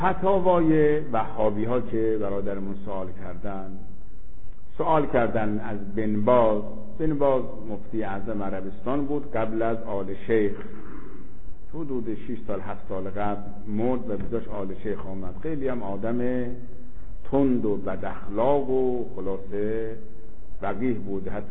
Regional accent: Iran; دو سه تا از این شرطه ها فهمیدن که ما ایرانی هستیم

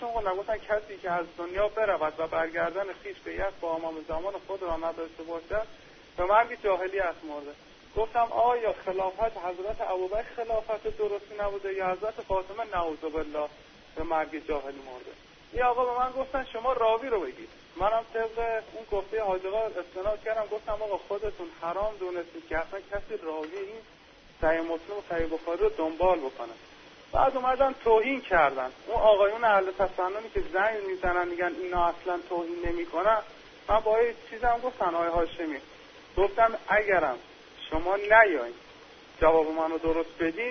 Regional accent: Iran; که گفتم از ایرانم

